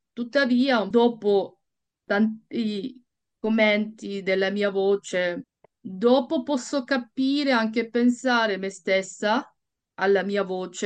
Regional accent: South Korea; Italian is a second language; now in Switzerland; sono coreana, soprano in Ticino, in Svizzera.

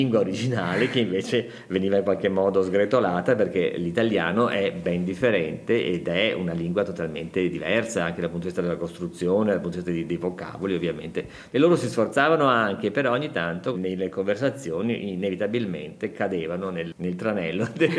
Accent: Veneto, Italy; una lingua che io capisco perfettamente perché sono veneto.

